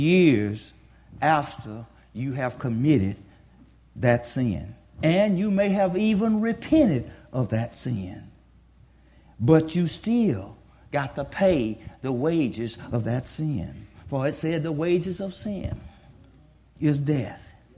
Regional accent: Baker, Florida, United States; I grew up in Baker. Blackwater River is about 4 miles southwest of Baker.

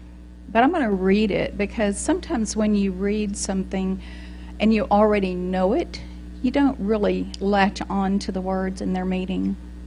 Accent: Texas, United States; born there; accent: Texan; I was born in Texas, in case y'all don't know that from my accent

